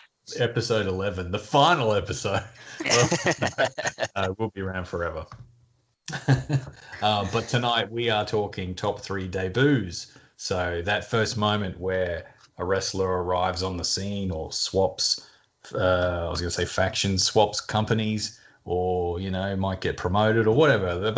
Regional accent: Australia; we are your Aussie Top 3. … once again I'm joined by my fellow Aussies

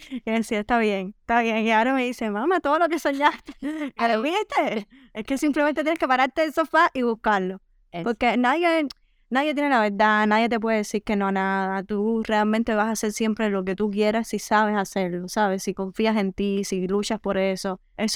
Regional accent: Cuba; en principio soy una cubana más, con todo lo que eso conlleva

